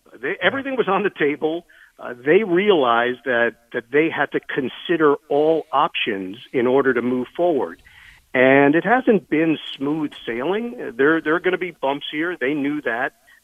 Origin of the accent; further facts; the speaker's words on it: New York, United States; this radio station comes out of nowhere in New York, in my hometown.